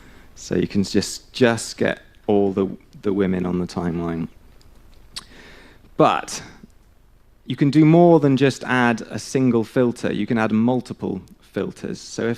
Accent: Aberystwyth, Wales, United Kingdom; all the politicians that were born in Aberystwyth, which is my hometown

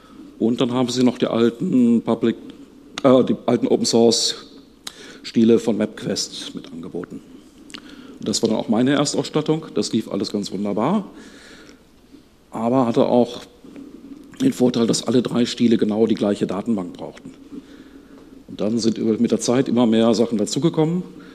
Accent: Bielefeld, North Rhine-Westphalia, Germany; Ich komme aus Bielefeld, tatsächlich. Gibt es wirklich.

